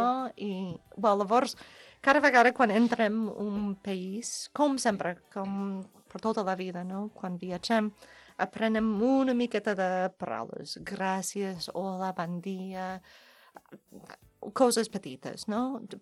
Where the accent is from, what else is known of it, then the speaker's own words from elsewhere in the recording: United States; Però també sóc una dona dels Estats Units, de ciutats de tota la vida